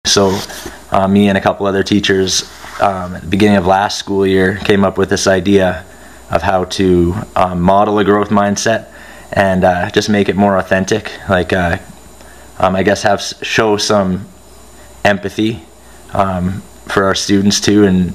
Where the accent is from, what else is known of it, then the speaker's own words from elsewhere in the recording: Canada; I'm teaching high school in Red Deer, Alberta. I'm a Canadian.